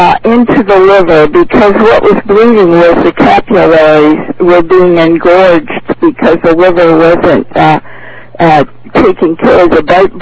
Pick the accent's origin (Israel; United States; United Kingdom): United States; California; Well, I'm from California, Orange County.